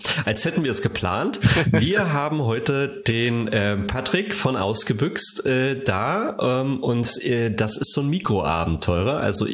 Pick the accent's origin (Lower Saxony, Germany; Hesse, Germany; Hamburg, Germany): Hamburg, Germany; Und das sind wir Hamburger ja sowieso ganz gerne.